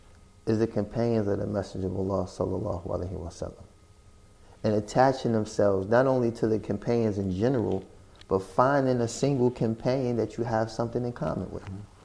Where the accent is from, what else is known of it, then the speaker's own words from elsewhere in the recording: New York City, New York, United States; I'm from Harlem.